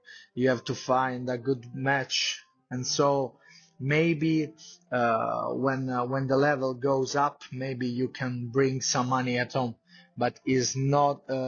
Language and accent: English; Italy; English is a second language; I wanna perform here in my home country and make the boxing great again in my country, because you know media is not too much interested in Italy about boxing.